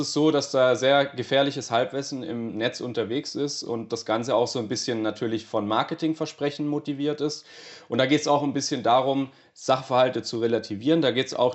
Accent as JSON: {"language": "German", "town": "Konstanz", "region": "Baden-Württemberg", "country": "Germany", "tie": "born or raised there", "said": "Ich rede gerade auch tatsächlich hier aus meinem Homeoffice in Konstanz am schönen Bodensee. Da bin ich gebürtig auch her und tatsächlich auch letztes Jahr wieder hergezogen."}